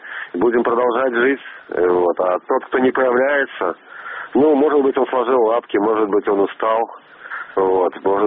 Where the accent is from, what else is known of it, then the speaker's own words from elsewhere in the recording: Belarus; но я белорус, я пишу для белорусов